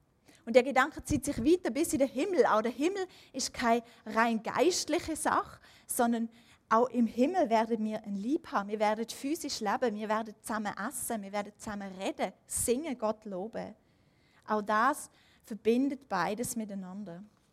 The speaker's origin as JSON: {"language": "German", "country": "Germany", "lives_now": "Switzerland", "said": "Ich bin ja Deutsche und ich habe einen deutschen Pass, ich habe eine deutsche Idee. Und vor 2 Wochen habe ich meinen Antrag auf Einbürgerung eingereicht, hier in der Schweiz."}